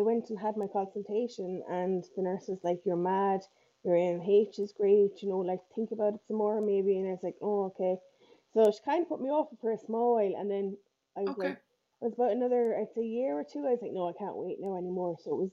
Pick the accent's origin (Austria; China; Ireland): Ireland; Cork, Munster; I'm from Cork. I'm 38 in September